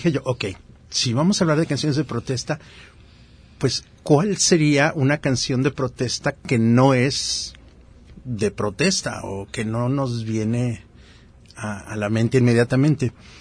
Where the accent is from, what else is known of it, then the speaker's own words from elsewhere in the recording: Mexico; a mí la parte interesante de la canción de protesta es que siendo mexicanos, siendo latinoamericanos, pues es muy fácil asociarla directamente con el movimiento de protesta